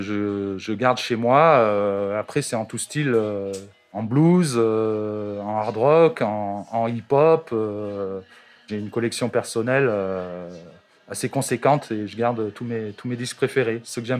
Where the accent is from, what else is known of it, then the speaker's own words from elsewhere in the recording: Valence, Auvergne-Rhône-Alpes, France; je suis originaire de Valence.